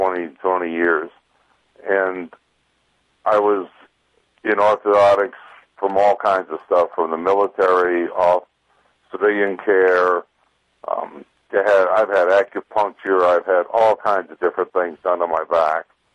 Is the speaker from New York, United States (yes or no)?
yes; New York City, New York, United States; Yeah, I was born and raised in New York City.